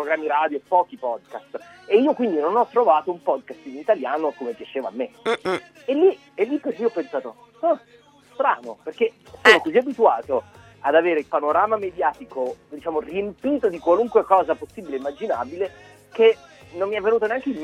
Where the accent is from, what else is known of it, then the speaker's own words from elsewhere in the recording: Pescara, Abruzzo, Italy; moved away; Centro Italica, diciamo, sono abruzzese.